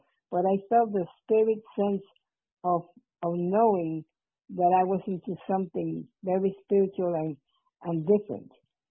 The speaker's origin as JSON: {"language": "English", "town": "Ponce", "country": "Puerto Rico", "tie": "born there", "said": "I was born in December 31st, 1936, in Puerto Rico, in the city of Ponce, the island of Puerto Rico."}